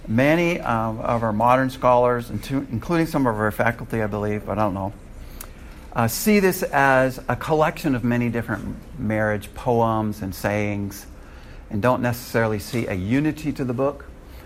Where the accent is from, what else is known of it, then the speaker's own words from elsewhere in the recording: California, United States; not just because I come from California